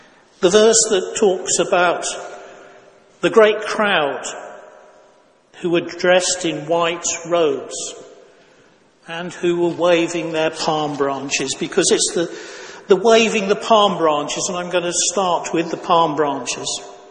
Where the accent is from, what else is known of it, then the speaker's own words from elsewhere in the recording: East Midlands, United Kingdom; I grew up in Northamptonshire, and every year there was an annual carnival in the various towns where they lived